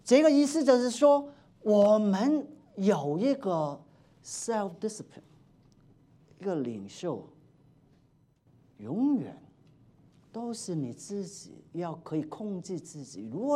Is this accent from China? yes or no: yes; China; 怎么我们中国人说担台都没有力什么都做不完做不成。